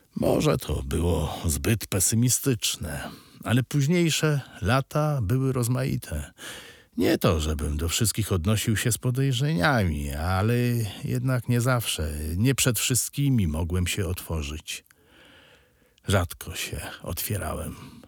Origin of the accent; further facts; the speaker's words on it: Warsaw, Masovian Voivodeship, Poland; now in Bytom, Poland; Jestem warszawiakiem. Żona urodzona w Busku, a mieszkamy w Bytomiu.